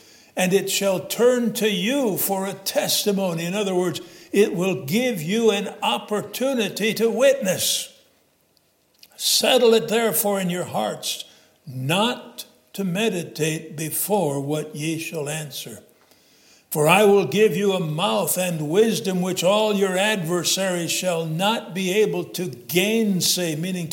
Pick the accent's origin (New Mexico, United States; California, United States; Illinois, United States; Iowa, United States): Illinois, United States; now in North Carolina, United States; I never encountered this where I grew up in Illinois, but I've encountered it in North Carolina.